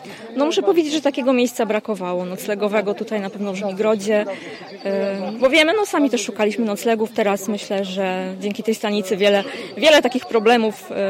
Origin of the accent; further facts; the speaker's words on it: Silesian Voivodeship, Poland; bo jesteśmy z południa Polski, z województwa śląskiego.